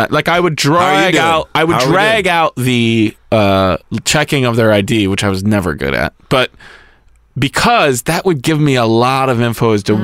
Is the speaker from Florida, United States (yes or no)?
no; Rochelle, Illinois, United States; In Rochelle, in my hometown, for a long time, up until like